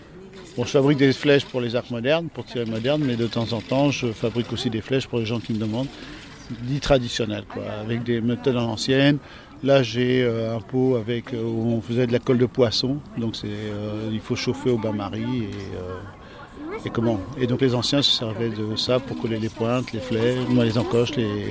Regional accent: Belgium; Je viens de Belgique, je suis français, mais je viens de Belgique

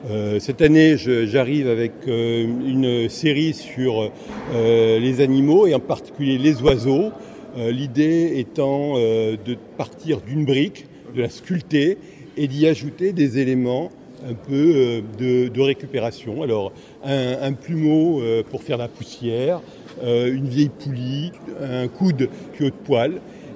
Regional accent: Hauts-de-France, France; Je viens de l'Oise, mais de l'autre côté, donc du pays de Bray, qui a la particularité d'avoir des gisements d'argile

